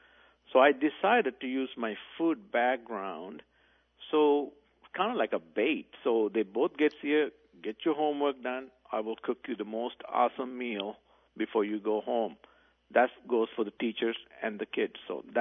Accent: Sri Lanka; now in United States; I'm actually originally from Sri Lanka.

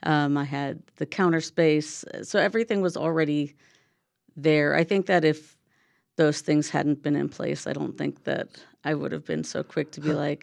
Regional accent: Brooklyn, New York, United States; moved away as an adult; also born or lived in Florida; I grew up in Brooklyn, New York.

